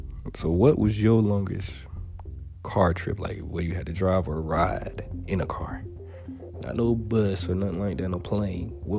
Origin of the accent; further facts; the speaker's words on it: Georgia, United States; And then when I moved down here from Georgia, I was had a sling of like, what you want, you know, like what you want.